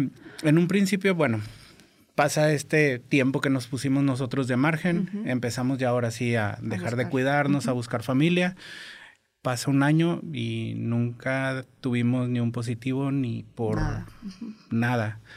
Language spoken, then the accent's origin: Spanish; Monterrey, Nuevo León, Mexico; Fui creciendo y estuve viviendo en diferentes lugares de la República. O sea, anduvimos de nómadas. Aunque somos regios, estuvimos todo el tiempo fuera. Okay. Vine a regresar a los 18 años aquí a Monterrey a estudiar la carrera justamente y ya me quedé aquí.